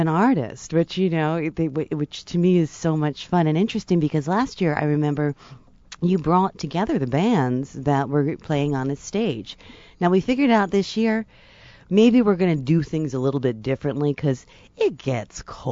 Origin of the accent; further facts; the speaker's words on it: Rhode Island, United States; But you know what? I'm from Rhode Island, and this song, I know that Buddy Cianci plays this song all the time.